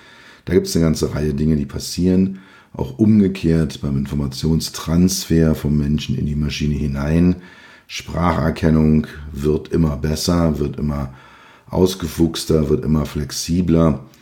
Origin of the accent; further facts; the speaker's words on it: Berlin, Germany; accent: Berlin; sie werden dann meinen leichten Berliner Akzent